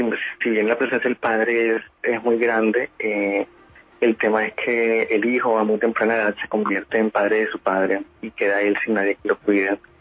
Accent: Barranquilla, Atlántico, Colombia; born or raised there

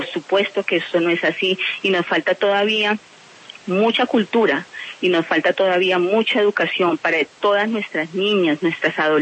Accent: Colombia; Yo sí creo que como Estado colombiano tenemos una deuda con nuestros niños

